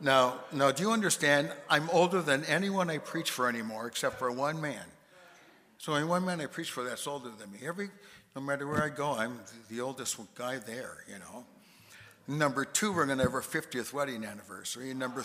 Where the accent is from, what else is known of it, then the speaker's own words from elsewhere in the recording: Duluth, Minnesota, United States; born there; I was born in Duluth, Minnesota. And I said, this is tennis weather where I come from, you know?